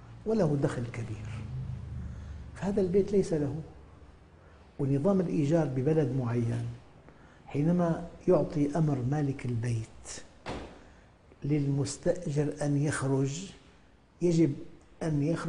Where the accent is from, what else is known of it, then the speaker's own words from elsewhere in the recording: Syria; born there; also born or lived in Sham; أنا ولدت في الشام، سافرت إلى أمريكا، إلى أستراليا، إلى أوروبا